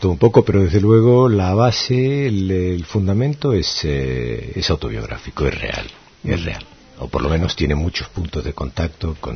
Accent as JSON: {"language": "Spanish", "town": "Tangier", "region": "Tanger-Tetouan-Al Hoceima", "country": "Morocco", "tie": "born or raised there", "moved": "yes", "said": "mi infancia en Tánger me ha marcado tremendamente."}